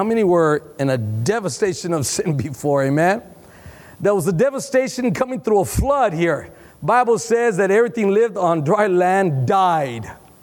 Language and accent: English; Texas, United States; I come from South Texas. We all had a shotgun in the truck and everything. We all care. That's the culture of Texas, in South Texas.